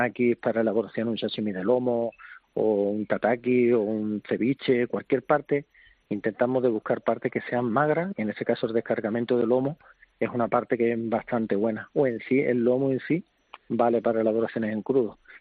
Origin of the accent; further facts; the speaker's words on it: Barbate, Andalusia, Spain; Yo soy de Barbate